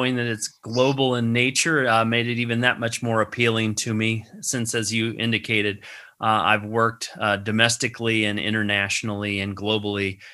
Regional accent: Cincinnati, Ohio, United States; the fact that I grew up in Cincinnati, Ohio. Cincinnati is the home of Procter & Gamble's world headquarters.

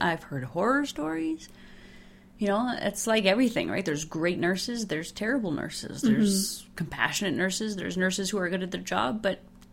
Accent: Montreal, Quebec, Canada; See, I grew up in Montreal, and it was not maybe minus 10, but it was like minus 5. I did a lot of snowsuit trick-or-treating.

